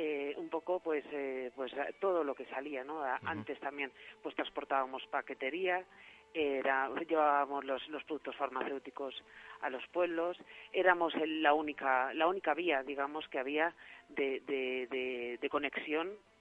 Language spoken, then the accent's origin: Spanish; Maderuelo, Castile and León, Spain; now in Aranda de Duero, Spain; yo vengo de Campo de San Pedro, de Maderuelo, un pueblecito en Segovia, pero vivo actualmente en Aranda de Duero, en Burgos.